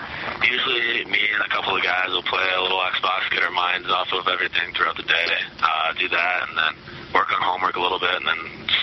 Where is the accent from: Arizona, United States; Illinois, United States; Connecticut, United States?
Illinois, United States; Like, I'm from Illinois, and it's just flat plains all over the place